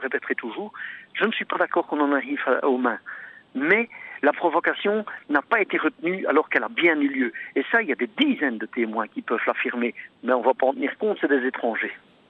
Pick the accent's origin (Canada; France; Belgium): Belgium; Flanders; first language Dutch; French is a second language; Je suis un flamand, donc un néerlandophone à la base. Donc je suis un président flamand dans un club wallon